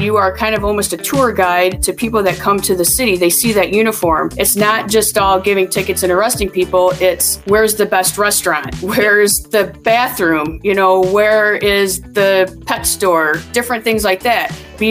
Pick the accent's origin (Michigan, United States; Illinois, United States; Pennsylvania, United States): Michigan, United States; Sawyer; And so, yeah, I'm from Sawyer. That's my wonderful. Dad grew up in Benton Harbor and my mom was raised in New Troy after her parents, my grandparents, moved from Chicago when she was three.